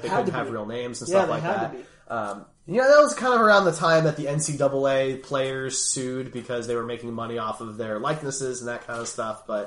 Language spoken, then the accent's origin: English; Philadelphia, Pennsylvania, United States; So I'm from Philly, so I almost always played as the Eagles.